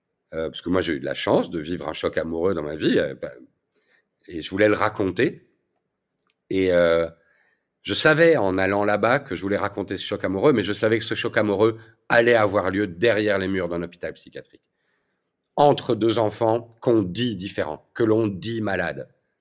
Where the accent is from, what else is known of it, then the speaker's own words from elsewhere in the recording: Belgium; Moi, je suis belge